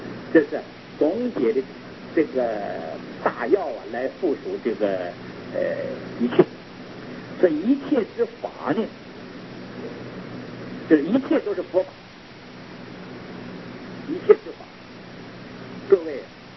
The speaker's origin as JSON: {"language": "Chinese", "country": "Taiwan", "said": "拿我们台湾人口有多少"}